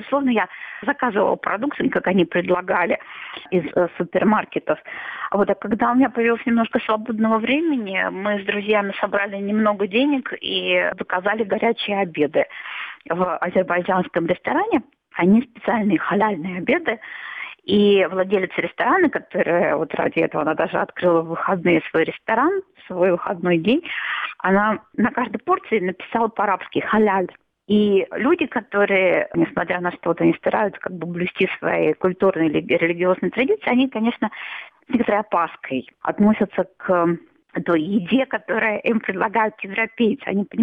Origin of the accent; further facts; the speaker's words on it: Saint Petersburg, Russia; now in Hungary; я из Санкт-Петербурга, то есть европейский город